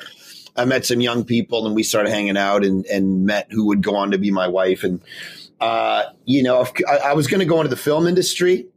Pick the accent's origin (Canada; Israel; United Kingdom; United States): Canada; Ontario; I grew up just outside of Toronto in a non-Christian home, pretty skeptical home, actually.